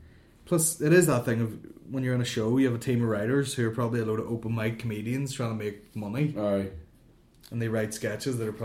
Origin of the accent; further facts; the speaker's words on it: Northern Ireland, United Kingdom; Like, I'm definitely more Irish than I am British.